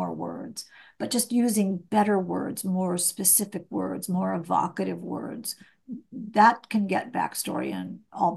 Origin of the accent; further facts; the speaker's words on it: Indiana, United States; now what I've just told you is that I grew up in Indiana. There was a, you know, I lived on a little street in Indiana.